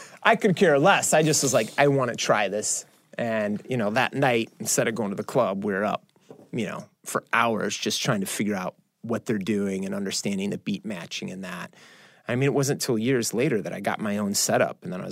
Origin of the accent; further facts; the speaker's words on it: Chicago, Illinois, United States; Look, a kid growing up in Chicago, my brothers both went to BYU